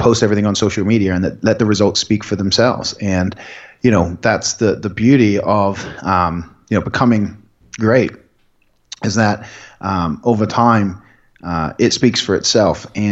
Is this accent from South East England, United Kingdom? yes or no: yes; Southampton, South East England, United Kingdom; I grew up in Southampton, England. Okay. And it's the very south, and right across from France.